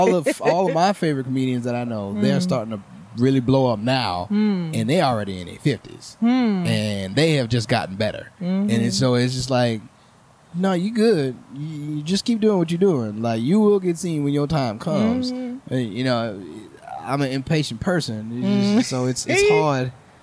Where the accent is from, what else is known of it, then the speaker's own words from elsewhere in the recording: New Orleans, Louisiana, United States; It seems like when I look at my city, because I'm from New Orleans. So when I look at my city, it's like we don't have clubs or anything like that.